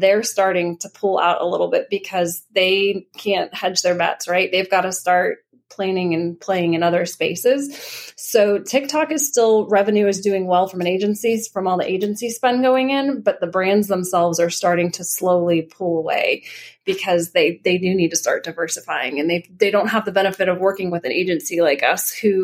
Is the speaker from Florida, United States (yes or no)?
yes; Florida, United States; Like, I come from Florida where we have hurricanes.